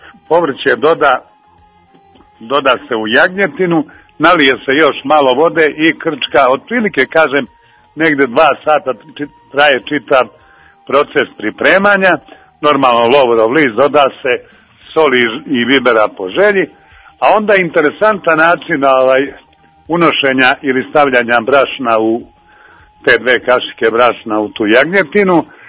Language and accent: Serbian; Kosjerić, Zlatibor District, Serbia; ali odlazimo i mi iz Kosjerića